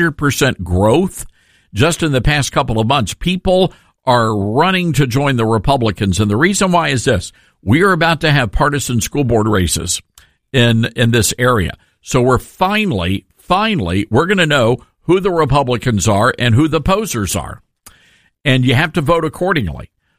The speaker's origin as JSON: {"language": "English", "town": "Memphis", "region": "Tennessee", "country": "United States", "tie": "born or raised there", "said": "One of the things I'm excited about here in Memphis, my hometown, and where we broadcast our national program"}